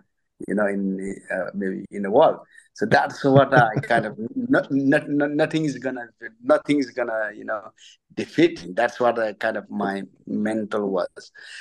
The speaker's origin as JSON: {"language": "English", "country": "Nepal", "tie": "born or raised there", "second_language": "English", "said": "because the way I grew up in Nepal, I thought that, you know, I couldn't do anything"}